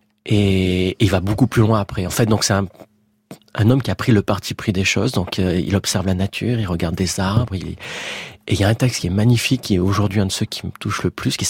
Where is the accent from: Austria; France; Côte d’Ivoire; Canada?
France; Marseille, Provence-Alpes-Côte d'Azur; Je suis marseillais